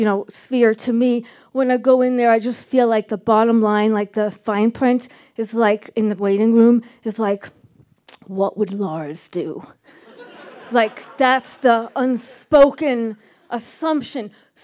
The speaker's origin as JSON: {"language": "English", "town": "Brooklyn", "region": "New York", "country": "United States", "accent": "Brooklyn", "said": "I'm a Jew. I'm a Jew from Brooklyn. I talk like a Jew from Brooklyn. I wave my hands around when I talk like a Jew from Brooklyn."}